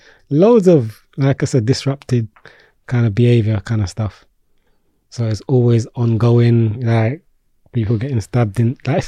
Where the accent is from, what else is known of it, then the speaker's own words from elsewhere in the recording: Peckham, London, United Kingdom; Some people say, yeah, Peckham boy, because I'm from Peckham.